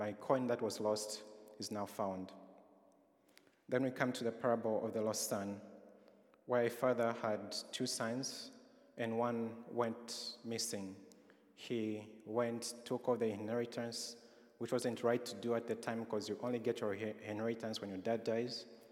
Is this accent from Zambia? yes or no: yes; Zambia; Growing up in Zambia where families are large and it's more of a communal society